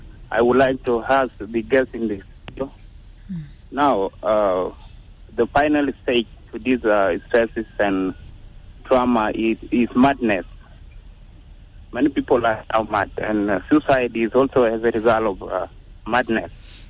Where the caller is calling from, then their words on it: Malakal, Upper Nile, South Sudan; calling from Malakal.